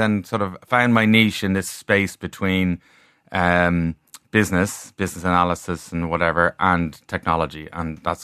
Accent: Howth, Leinster, Ireland; I grew up in Howth played rugby in Balvo.

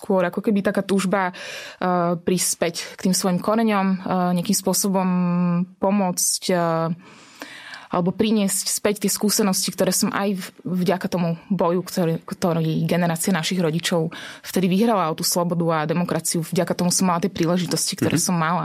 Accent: Bratislava, Bratislava Region, Slovakia; prečo som sa rozhodla po skoro 20 rokoch vrátiť sa do Bratislavy, čo je moje rodné mesto. A pre mňa sa ako keby dosť emotívne spája a asi s tým obdobím, keď som tu vyrastala. A v 89. som mala 6 rokov

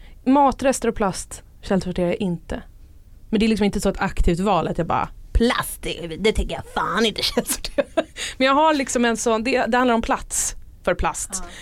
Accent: Stockholm, Stockholm County, Sweden; jag är uppvuxen i Stockholm.

